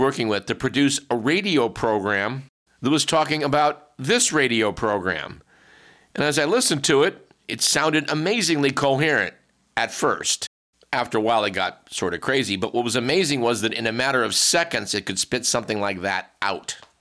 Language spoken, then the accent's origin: English; California, United States; here in the Bay Area, in fact, in my hometown